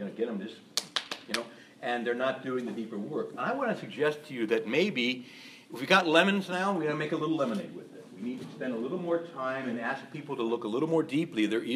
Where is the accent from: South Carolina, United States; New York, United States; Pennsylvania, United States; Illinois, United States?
Illinois, United States; Chicago; some of the Polish churches in Chicago, when I was growing up in Chicago in the early 60s, they had 20,000 members.